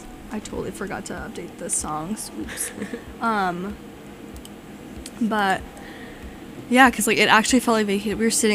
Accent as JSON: {"language": "English", "region": "New York", "country": "United States", "said": "I'm from New York"}